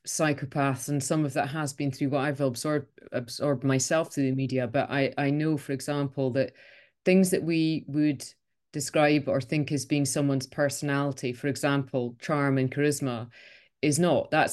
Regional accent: United Kingdom; this is a, you know, bit politeness overtakes, particularly being British.

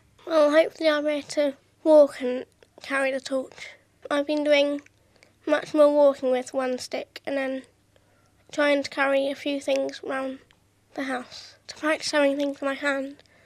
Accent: South East England, United Kingdom; I am 15 years old. I'm from Wimford on the Isle of Wight

